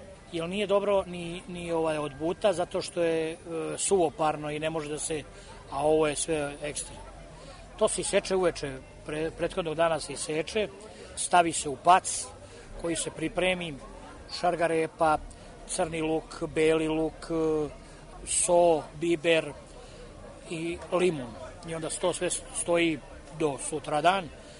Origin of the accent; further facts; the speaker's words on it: Serbia; a ja sam jedini bio iz Srbije.